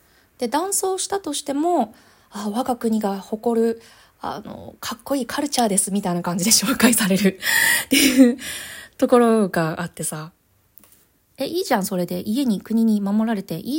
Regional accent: Kanagawa, Japan; 私神奈川出身なんだけどさ、横浜の高校に通ってて、

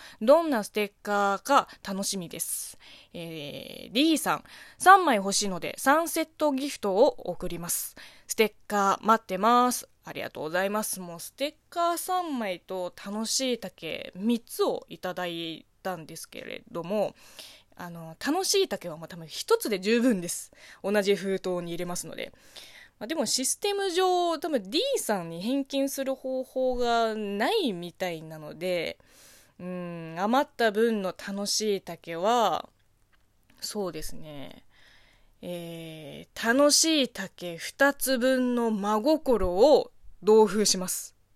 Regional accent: China; Japanese is a second language; この番組は中国生まれ中国育ちの私

